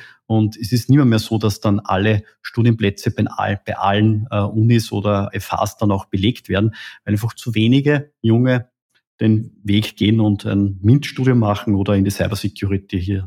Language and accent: German; Upper Austria, Austria; Ja, konkret bin ja Oberösterreicher, du auch.